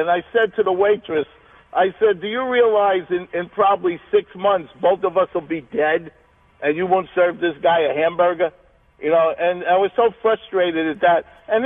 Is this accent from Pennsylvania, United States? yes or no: no; Queens, New York, United States; You know, I was a kid from Queens. I got drafted in 1968